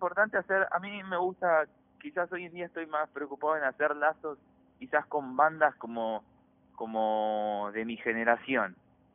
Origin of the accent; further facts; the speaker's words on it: Buenos Aires Province, Argentina; Como también las bandas que somos de acá, de Conurbano, de Buenos Aires